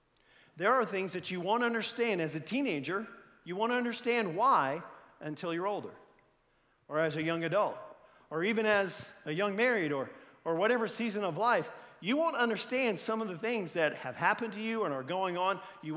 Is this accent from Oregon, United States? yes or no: no; Columbus, Indiana, United States; Springfield, Missouri is about a 7 or 8 hour drive from Columbus, Indiana, my hometown.